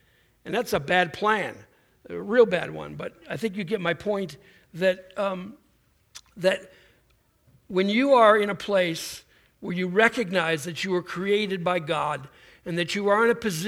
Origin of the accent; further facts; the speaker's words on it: Buffalo, New York, United States; I grew up in Buffalo, and, you know, it's just in my blood.